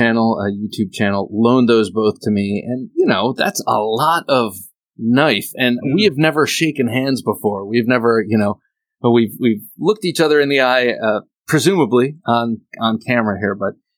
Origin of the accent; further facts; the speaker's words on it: Ohio, United States; I'm from Ohio. Mm-hmm. Right now, I live just a hair south of the Mason-Dixon